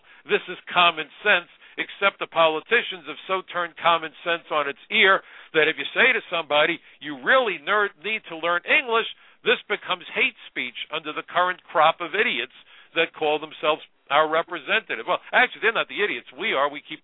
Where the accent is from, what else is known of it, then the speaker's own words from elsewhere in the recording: New York, United States; I'm a New Yorker. I love diversity.